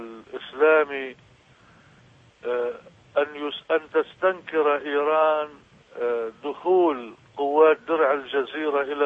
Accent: Lebanon; أنا لست إيرانيا، أنا لبناني.

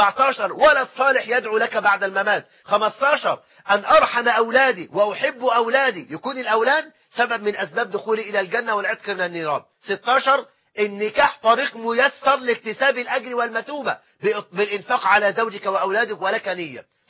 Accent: Egypt

